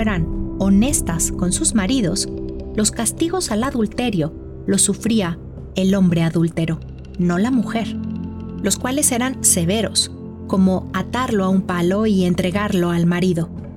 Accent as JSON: {"language": "Spanish", "country": "Mexico", "said": "la historia que nos había llegado de quiénes somos las mujeres mexicanas desde nuestro pasado primero"}